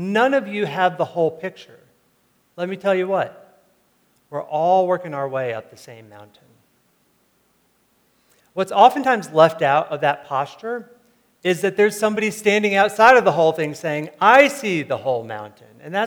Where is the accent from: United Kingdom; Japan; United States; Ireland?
United States; New York; I grew up outside of New York City, going in and out of the city often.